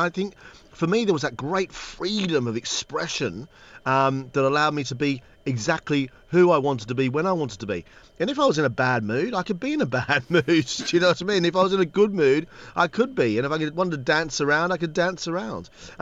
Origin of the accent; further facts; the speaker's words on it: London, United Kingdom; I think as Londoners and as English people, as Poms, there's a bit to be learned from